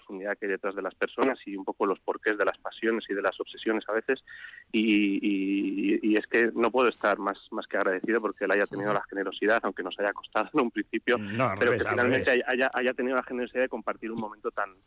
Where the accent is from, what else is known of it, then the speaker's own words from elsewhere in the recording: Madrid, Community of Madrid, Spain; now in Basque Country, Spain; yo soy de Madrid y llevo ya 10 años conviviendo con los vascos